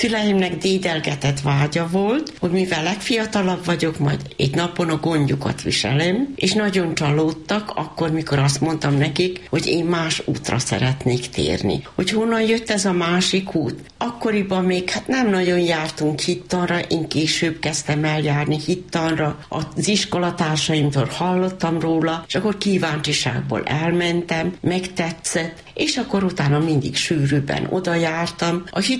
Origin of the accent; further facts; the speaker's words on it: Kikinda, Vojvodina, Serbia; born there; Közgazdasági technikumot végeztem Kikindán, ott, ahol beléptem, és kikindai születésű vagyok.